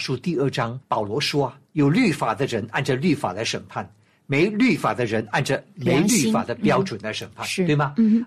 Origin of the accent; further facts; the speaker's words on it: China; 我们中国人